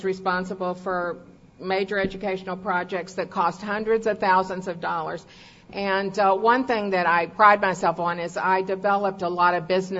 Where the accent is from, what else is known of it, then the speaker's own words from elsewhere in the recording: Texas, United States; born there; also born or lived in Virginia; But I was born in Texas, but I love to tell people I'm a Virginian by choice.